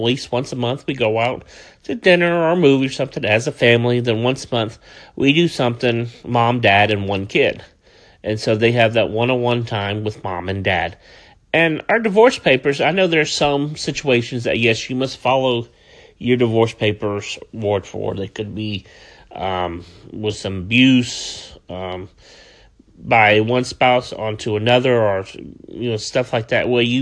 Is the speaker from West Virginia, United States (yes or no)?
no; Atlanta, Georgia, United States; I'm from Atlanta.